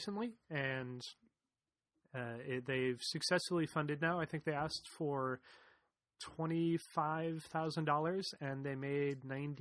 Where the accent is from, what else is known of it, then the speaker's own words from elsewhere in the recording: California, United States; And I know we're really kind of biased and lucky here because we come from the Bay Area